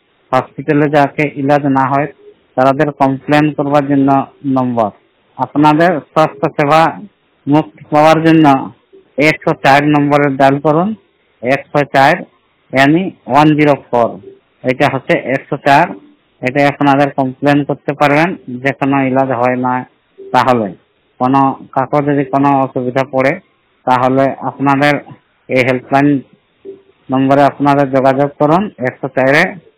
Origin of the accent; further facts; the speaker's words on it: Kumareding, Jharkhand, India; আমার বাড়ি হচ্ছে রয়েছে কুমারেডিং, আমার রাজ্য ঝাড়খণ্ড জেলা সরাইকেলা খরসাওয়া, বাড়ি কুমারেডিং থেকে বলছি।